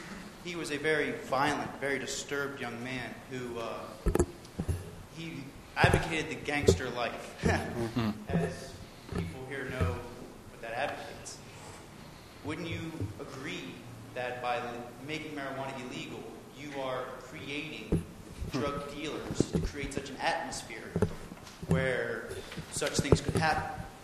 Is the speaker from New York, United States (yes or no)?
no; Shippensburg, Pennsylvania, United States; I come from Shippensburg.